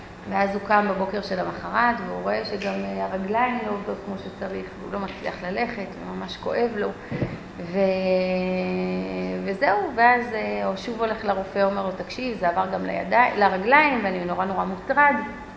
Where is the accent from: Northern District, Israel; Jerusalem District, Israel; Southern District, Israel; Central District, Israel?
Central District, Israel; Ra'anana; כשהייתי צעירה מזמן, גדלתי ברעננה